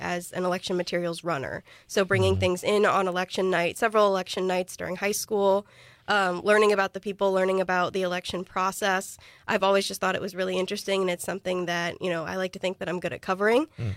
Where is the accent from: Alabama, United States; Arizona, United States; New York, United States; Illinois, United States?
Illinois, United States; Zion; born or raised there